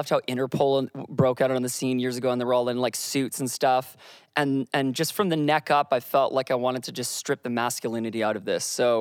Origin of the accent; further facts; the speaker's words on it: Victoria, British Columbia, Canada; I grew up in Victoria, BC